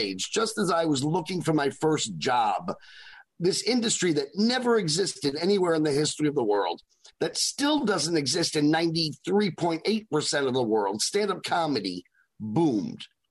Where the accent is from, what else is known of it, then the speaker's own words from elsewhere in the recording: New York City, New York, United States; born there; I'm a New York City born liberal, lowercase L Jew in the entertainment industry.